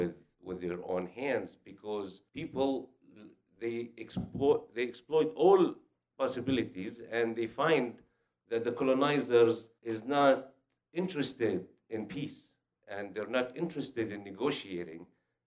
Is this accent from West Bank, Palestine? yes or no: yes; West Bank, Palestine; English is a second language; I'm a Palestinian. I was born in Palestine, raised in Palestine. I was born after 1967 occupation in a village in the West Bank, about 7 kilometers north of Jerusalem.